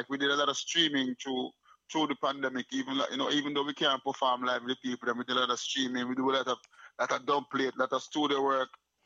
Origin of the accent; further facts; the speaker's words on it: Jamaica; we come from Jamaica and nothing can hold on Jamaican people, no matter what kind of way.